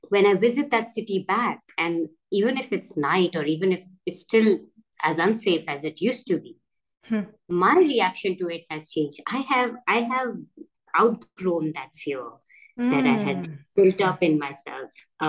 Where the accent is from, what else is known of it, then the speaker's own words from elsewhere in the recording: Delhi, India; It's I grew up in Delhi, which is the capital city of India.